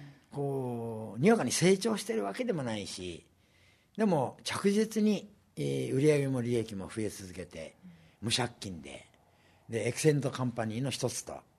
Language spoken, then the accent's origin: Japanese; Kyushu, Japan; 僕は九州の出身だったんでこんなうまいものがあんのかという感じで